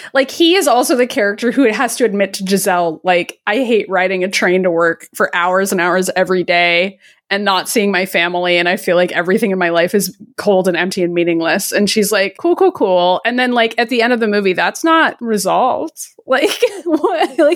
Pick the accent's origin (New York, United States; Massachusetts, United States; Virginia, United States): Massachusetts, United States; I'm from Massachusetts. That's not what it looks like here.